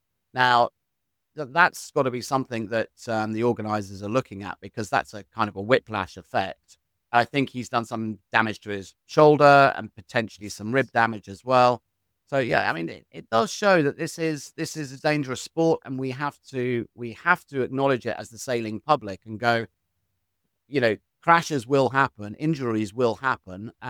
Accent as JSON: {"language": "English", "country": "United Kingdom", "said": "I think really the Brits should have been first or second, but I am British, so I would say that."}